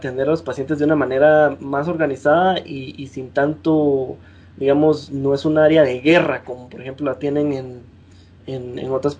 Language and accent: Spanish; Guatemala; now in San Antonio, United States; Desde San Antonio, pues uno está muy pendiente de Guatemala, y obviamente como mencionaste, yo soy guatemalteco, mi familia está ahí y mi esposa es guatemalteca y su familia está ahí